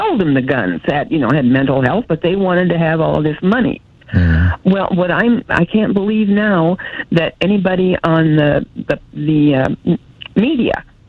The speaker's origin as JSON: {"language": "English", "region": "Indiana", "country": "United States", "said": "I'm from Indiana. And all of our schools, but most of the ones up here in northern Indiana, all the schools started school with about 30 or 40 positions."}